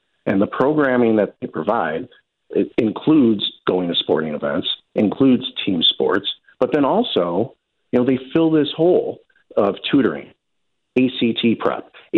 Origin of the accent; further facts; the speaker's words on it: Elmhurst, Illinois, United States; last time I was with you, I mentioned that I grew up in Elmhurst, right?